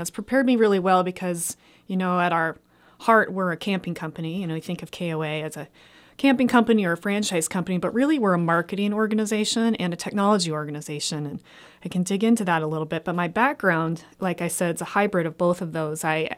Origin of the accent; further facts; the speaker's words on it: Montana, United States; I grew up in Montana. I had been gone for some time.